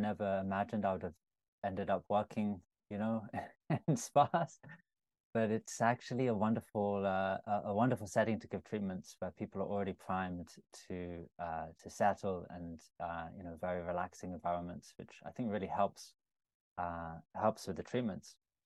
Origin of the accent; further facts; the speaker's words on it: London, United Kingdom; I'm born and bred in London